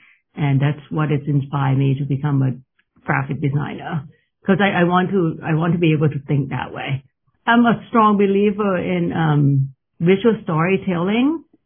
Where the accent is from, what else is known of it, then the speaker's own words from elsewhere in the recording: Thailand; English is a second language; moved away as an adult; growing up in Thailand or like, you know, study design, I sketch all the time